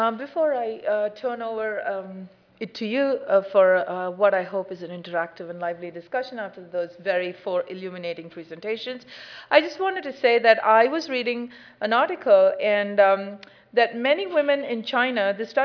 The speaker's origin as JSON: {"language": "English", "country": "India", "said": "I'm originally from India"}